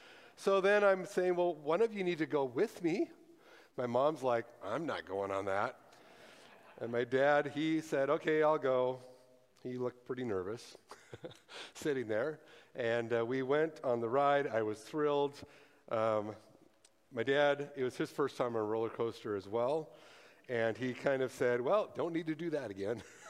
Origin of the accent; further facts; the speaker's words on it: Montana, United States; I grew up in Montana. I'd never even seen a roller coaster in person.